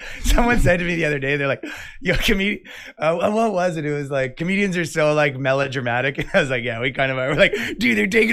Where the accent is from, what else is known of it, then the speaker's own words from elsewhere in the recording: Canada; I come from Canada, right?